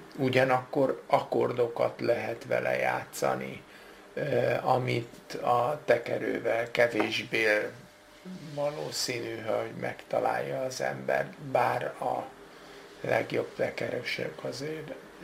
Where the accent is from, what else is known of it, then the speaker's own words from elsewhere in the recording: Northern Hungary, Hungary; És mire kiderült, hogy én valójában palóc vagyok, addigra már késő volt.